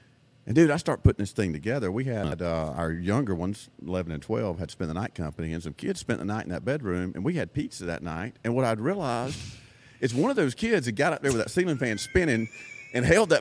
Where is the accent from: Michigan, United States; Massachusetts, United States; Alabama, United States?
Alabama, United States; Opp; But, you know, growing up in Op, Alabama, my best friend, Brandon Tisdall, his dad owned the local TV station, TV6.